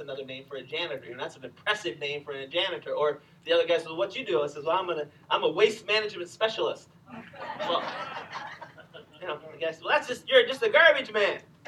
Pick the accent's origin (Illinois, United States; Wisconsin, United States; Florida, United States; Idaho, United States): Illinois, United States; I lived in a mobile home a couple of times. I'm from Illinois.